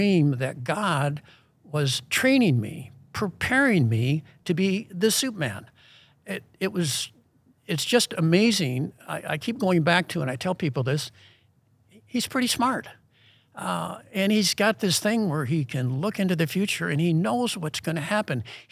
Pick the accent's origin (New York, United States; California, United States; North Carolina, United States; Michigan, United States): Michigan, United States; Detroit; Growing up in Detroit, Michigan, about 39 years ago, maybe a few more. But growing up in Detroit, Michigan, I grew up in a household.